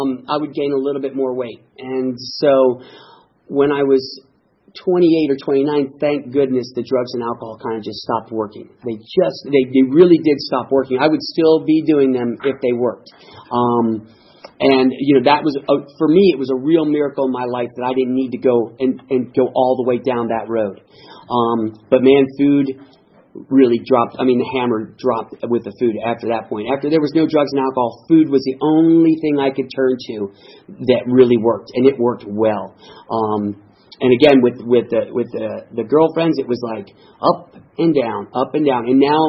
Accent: Midwest, United States; and I grew up in the Midwest, and there were two things that we had to do to get by in our family. I grew up in a big family.

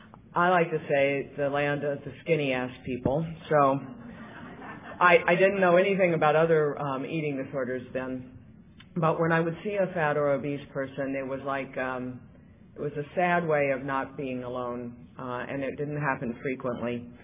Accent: White Plains, New York, United States; I'm a compulsive overeater. I'm from White Plains, New York.

